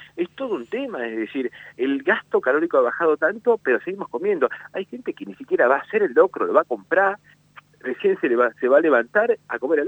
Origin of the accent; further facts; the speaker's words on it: Argentina; nos hace identificar como argentinos